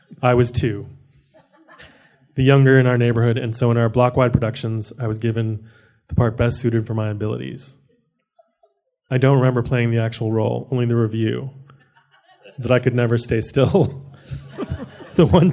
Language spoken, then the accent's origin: English; Maine, United States; also born or lived in Guam / Truk / South Korea; growing up in Maine and coming from Guam, Truk, South Korea, these places that I'd lived before I lived in Maine at the age of 6.